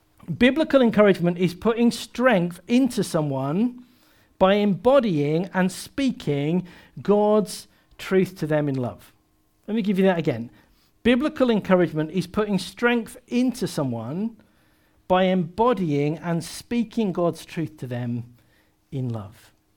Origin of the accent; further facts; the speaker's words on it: United Kingdom; Often people don't say it because we're British and we like that nice mask